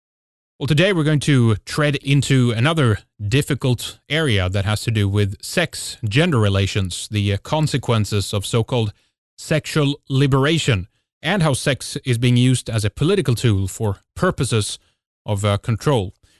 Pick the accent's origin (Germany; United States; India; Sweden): Sweden; English is a second language; from Sweden.